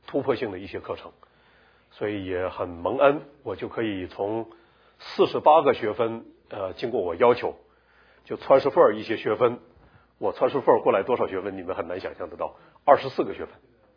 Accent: Fushun, Liaoning, China; born there; 那我本人呢，我是生在中国大陆东北的辽宁抚顺。

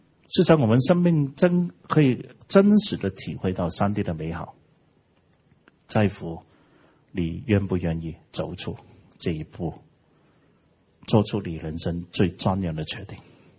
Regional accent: Hong Kong; now in Canada; 我是加拿大人也是中国人，因为我还是香港人，香港人是中国人

